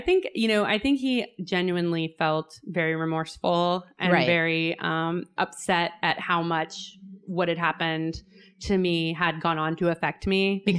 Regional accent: Oklahoma, United States; like, especially like I'm from Oklahoma.

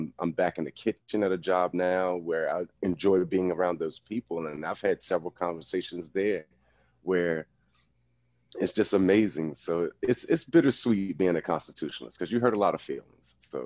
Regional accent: Virginia, United States; born there; also born or lived in East Coast; Well, I was born in Virginia. I've been up and down the East Coast.

